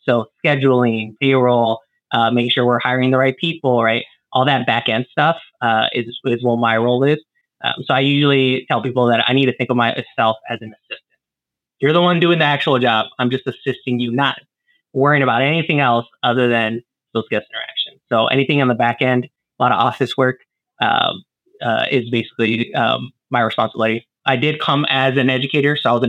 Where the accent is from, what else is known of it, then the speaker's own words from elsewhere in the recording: Arizona, United States; So I grew up again in Arizona. So the area I grew up in was just surrounded by the Sonoran Desert